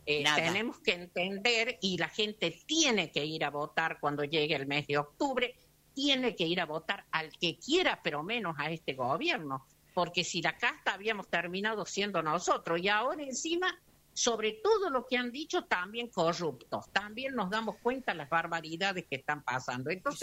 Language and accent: Spanish; La Rioja, Argentina; born there; Yo como riojana, yo soy nacida de La Rioja.